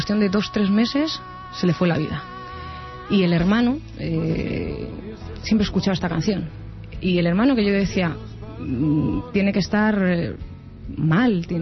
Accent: Pinto, Community of Madrid, Spain; como yo nací en Pinto y vivo en Pinto

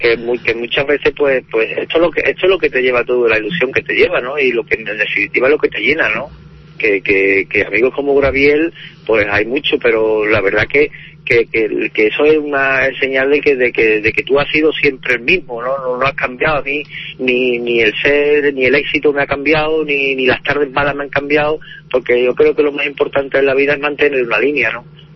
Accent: Salteras, Andalusia, Spain; yo sí puedo decir que soy profeta en mi tierra. Yo me siento muy querido aquí en Salteras. Por eso, bueno, vivo aquí, tengo mi familia aquí, mis amigos, sigo teniendo mis amigos. Y aquí en Salteras soy uno más

